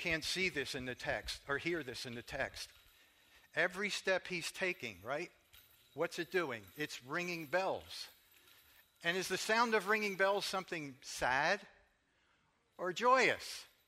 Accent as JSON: {"language": "English", "town": "Philadelphia", "region": "Pennsylvania", "country": "United States", "said": "I'm from Philadelphia."}